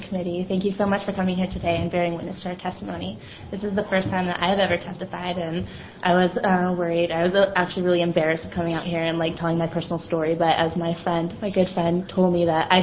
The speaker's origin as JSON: {"language": "English", "region": "New York", "country": "United States", "tie": "born or raised there", "also_born_or_lived": "Oregon", "said": "We grew up in New York, then moved to Oregon when I was in high school"}